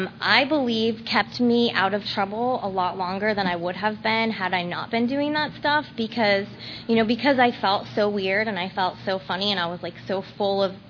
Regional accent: San Diego, California, United States; I grew up in San Diego, California.

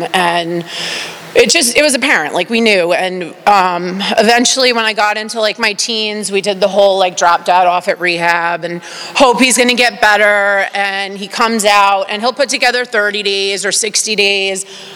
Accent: New York City, New York, United States; I grew up in New York, born and raised in the Bronx, and my mom worked a lot.

